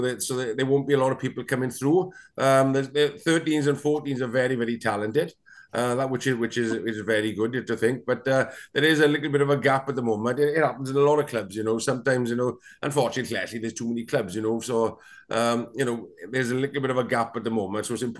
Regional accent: Llanelli, Wales, United Kingdom; Well, obviously, I was brought up in a pub. It's a stone's throw from Stradey Park, you know.

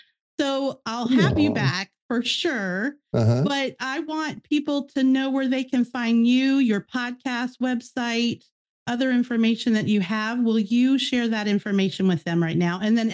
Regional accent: Mid-Atlantic, United States; now in Florida, United States; because, you know, I grew up in the Mid-Atlantic area.

